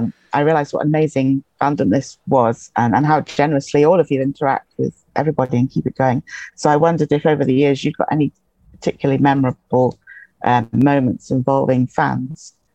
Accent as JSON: {"language": "English", "region": "England", "country": "United Kingdom", "tie": "born there", "accent": "English", "said": "I live in Scotland. I was born in England, so it's an English accent."}